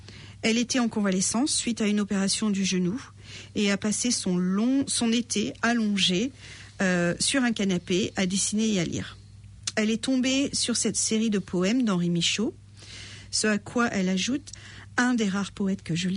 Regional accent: Nantes, Pays de la Loire, France; je suis aussi de Nantes.

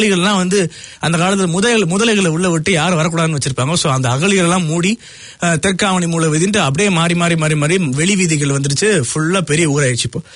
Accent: Madurai, Tamil Nadu, India; நானும் மதுரக்காரன் தான்டா

